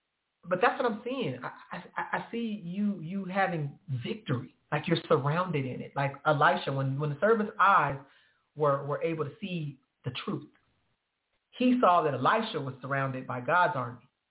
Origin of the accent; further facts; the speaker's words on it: California, United States; now in Texas, United States; It's like when I moved out here to Texas. I'm from California. California, Texas, these are polar opposites, especially back in 2005 when I moved out here.